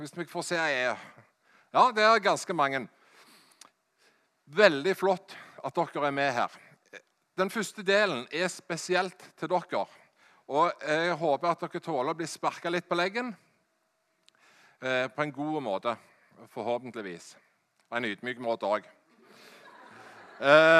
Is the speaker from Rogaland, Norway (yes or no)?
yes; Hjelmeland, Rogaland, Norway; Jeg er fra Hjelmeland i Ryfylke.